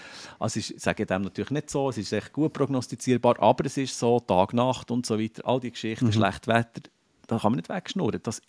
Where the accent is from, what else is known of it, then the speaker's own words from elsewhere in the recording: Bern, Switzerland; Wir haben bei uns im Berner Oberland Adelbodenlenk